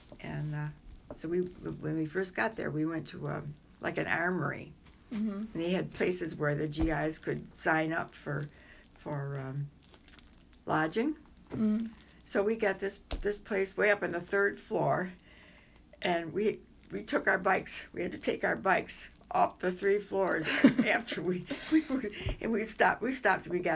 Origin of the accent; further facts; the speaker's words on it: Geneva, New York, United States; born there; also born or lived in Penfield; now in Webster, United States; Before that, I lived in Penfield. I was born in Geneva.